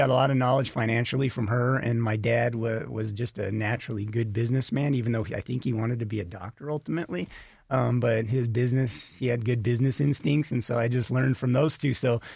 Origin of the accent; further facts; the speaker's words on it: Las Vegas, Nevada, United States; No, Vegas is my hometown. I love Las Vegas. Why would you want to live anywhere else?